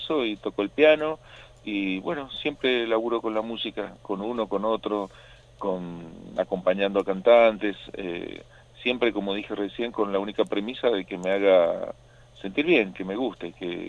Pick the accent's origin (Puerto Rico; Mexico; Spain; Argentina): Argentina; Mendoza; Bueno, soy de Mendoza, de Ciudad Capital.